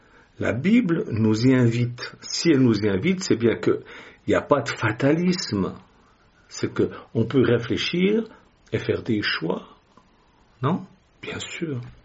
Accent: Switzerland; mes ancêtres étaient des protestants récemment convertis. Et ils ont donc pris la décision de quitter la France et d'aller s'installer en Suisse. Voilà pourquoi je suis suisse.

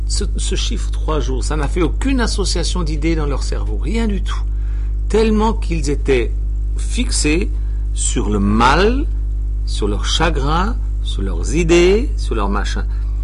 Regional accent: Switzerland; comme on dit chez nous en Suisse.

